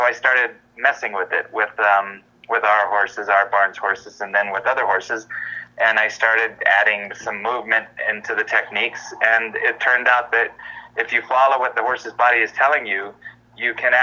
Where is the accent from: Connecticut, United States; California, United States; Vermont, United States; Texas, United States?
California, United States; also born or lived in Iowa; I'm from California, but my wife and I were living in Iowa